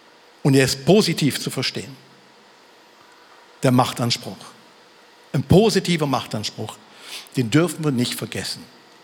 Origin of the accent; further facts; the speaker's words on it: Germany; Ich bin ja Deutscher.